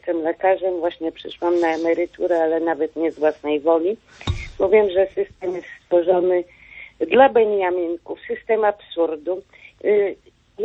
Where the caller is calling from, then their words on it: Warsaw, Masovian Voivodeship, Poland; z Warszawy, szczęść Boże.